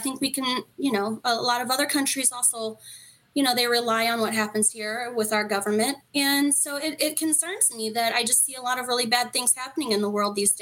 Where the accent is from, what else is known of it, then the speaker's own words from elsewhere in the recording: Illinois, United States; also born or lived in Florida; now in Indiana, United States; I'm from the St. Louis area, but on the Illinois side. So I'm from Illinois. I currently live in Indiana. I also lived in Florida for some time.